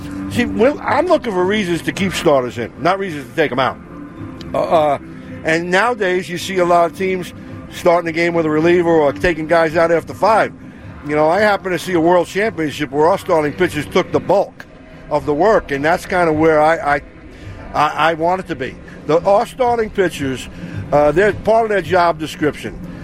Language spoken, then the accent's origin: English; New York City, New York, United States; I grew up in New York City, and there was like four different rock stations.